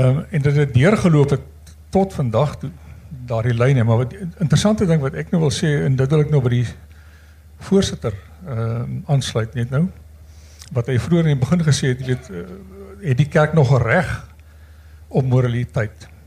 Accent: Stellenbosch, Western Cape, South Africa; now in Windhoek, Namibia; ek kom van Windhoek, in Namibia. Ek beskou myself as 'n Stellenbosser, maar ek bly al 30 jaar in Namibia, ek werk daar

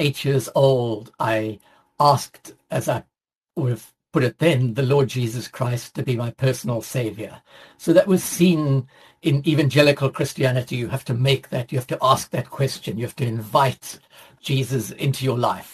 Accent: South Africa; because of growing up in South Africa, I was very exercised about racism.

